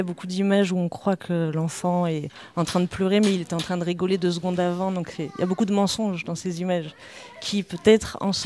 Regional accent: Grenoble, Auvergne-Rhône-Alpes, France; moved away as an adult; now in Toulouse, France; moi, je viens de Grenoble à la base, donc j'y ai vécu jusqu'à mes 20 ans.

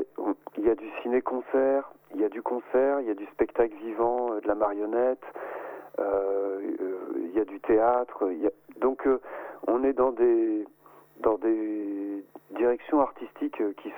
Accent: Chabeuil, Auvergne-Rhône-Alpes, France; on est de Chabeuil, parce que certainement j'habite Château-Double

